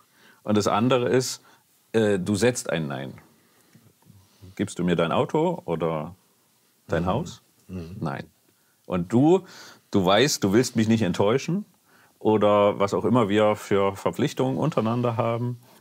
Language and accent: German; East Germany, Germany; ich bin ja in der DDR groß geworden.